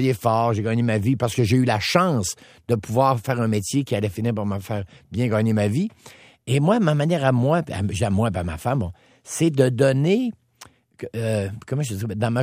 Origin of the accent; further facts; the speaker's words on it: Alma, Quebec, Canada; On avait comme voisin, deuxième voisin chez nous à Alma, à l'époque, une dame